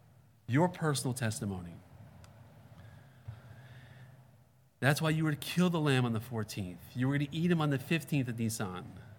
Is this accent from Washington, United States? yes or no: no; New York, United States; Look, I have the Jewish background. I'm from New York. I have part Russian in me. I'm stubborn in two different continents.